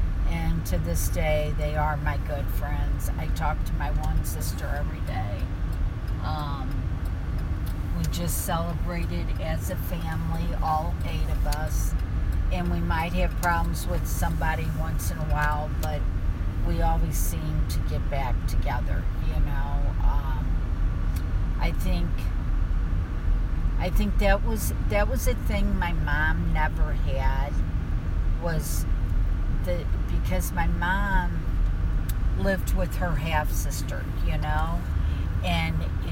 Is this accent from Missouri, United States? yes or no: yes; St. Louis, Missouri, United States; I was born in South St. Louis. I lived in Lima until I was 7 or 8 years old. And then we moved to Velda Village, which is in North County.